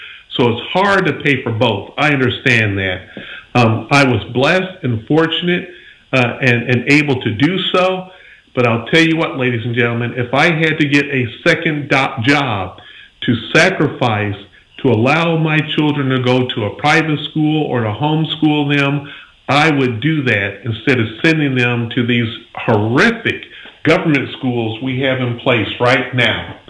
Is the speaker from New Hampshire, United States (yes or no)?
no; Pensacola, Florida, United States; I'm from the Pensacola, Florida area.